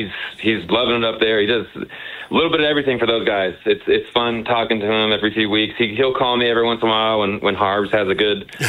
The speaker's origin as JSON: {"language": "English", "town": "Stanford", "region": "California", "country": "United States", "tie": "born or raised there", "said": "I grew up on Stanford campus"}